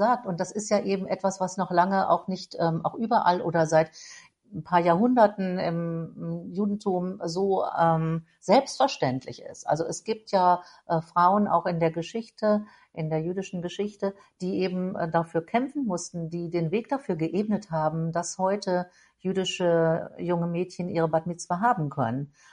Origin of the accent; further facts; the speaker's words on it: Berlin, Germany; also born or lived in North Rhine-Westphalia / Netherlands / Israel; Ich bin ja nicht nur in West-Berlin aufgewachsen, sondern in Nordrhein-Westfalen und in Holland und aber auch in Israel bei meiner Großmutter, die emigriert ist